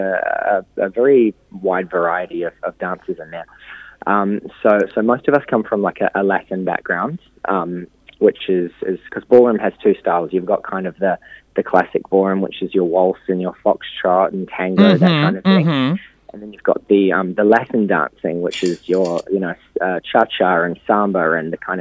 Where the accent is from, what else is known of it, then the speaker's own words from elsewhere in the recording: Auckland, New Zealand; now in Sydney, Australia; No, I'm originally from Auckland, actually.